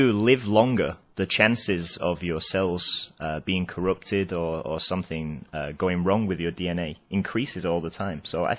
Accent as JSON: {"language": "English", "town": "Manchester", "region": "North West England", "country": "United Kingdom", "tie": "born or raised there", "said": "I'm from England. My hometown is Manchester"}